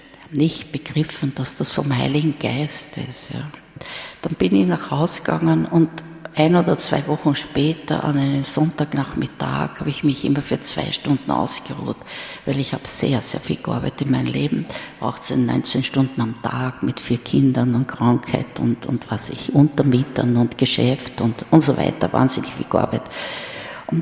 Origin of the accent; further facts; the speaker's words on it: Vienna, Austria; ich bin eine richtige Wienerin, bei uns ist so aus Hausmusik gemacht worden, ja.